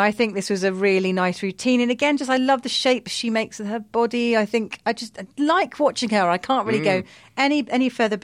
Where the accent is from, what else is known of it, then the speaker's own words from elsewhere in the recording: United Kingdom; you know, I'm British, I like an underdog.